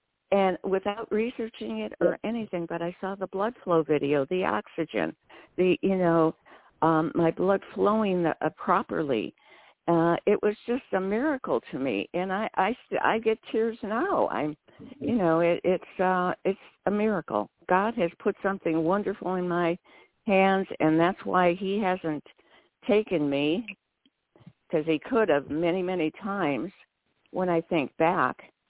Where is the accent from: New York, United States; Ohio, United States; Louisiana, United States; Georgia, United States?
Ohio, United States; Cleveland; now in California, United States; I know what weather is. I'm from Cleveland.